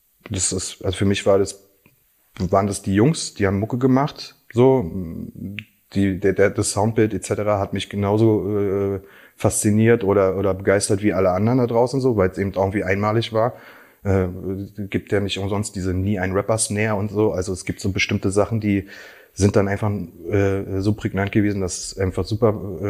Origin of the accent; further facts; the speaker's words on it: Berlin, Germany; ich uns noch früher kennen, weil wir sozusagen im selben Bezirk groß geworden sind in Marienfelde.